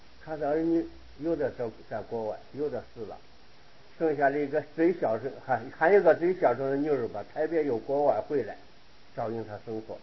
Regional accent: Henan, China; now in Taiwan; 我是河南人了，一个河南的老乡

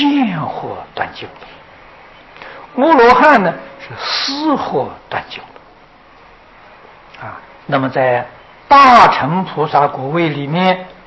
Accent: China; 我们中国人的正餐是午餐，他们正餐是晚餐啊

